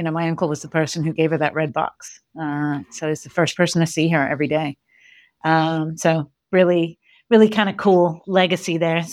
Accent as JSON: {"language": "English", "region": "England", "country": "United Kingdom", "tie": "born or raised there", "said": "So I was born and raised in England. A lot of people don't know that because I don't necessarily sound British."}